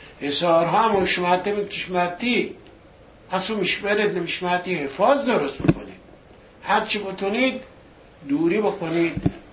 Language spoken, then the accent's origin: Persian; Iran; moved away; حتی ماها هم که از ایران اومدیم بیرون